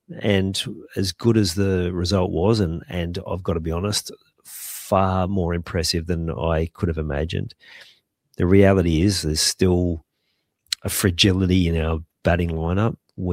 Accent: Australia; as Aussie fans, we've loved this one.

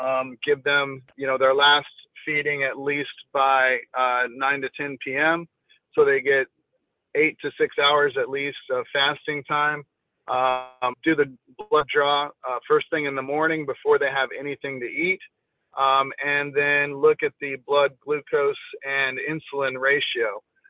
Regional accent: Arizona, United States; Well, hi, Bobby in Arizona. That's my home state.

